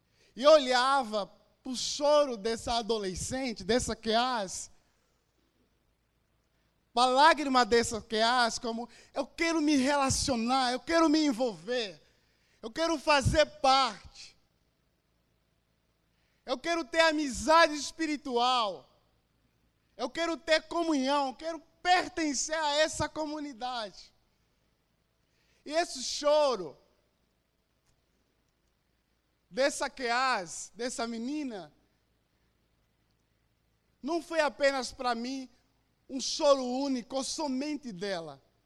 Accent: Angola; moved away as an adult; now in Brazil; sou de Angola, estou no Brasil há 8 anos.

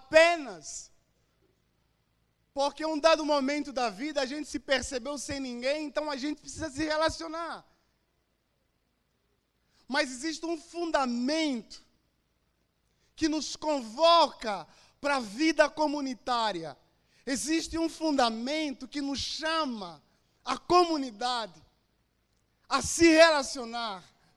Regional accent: Angola; moved away as an adult; now in Brazil; sou de Angola, estou no Brasil há 8 anos.

